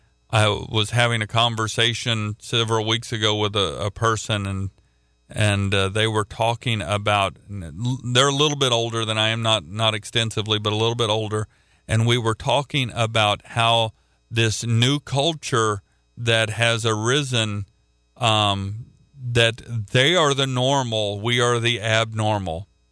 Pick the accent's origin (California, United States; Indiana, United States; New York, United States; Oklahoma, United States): Oklahoma, United States; I'm from Oklahoma.